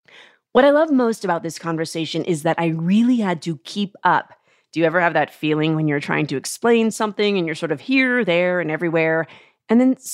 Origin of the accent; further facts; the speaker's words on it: Seattle, Washington, United States; Shout out to my hometown, Seattle.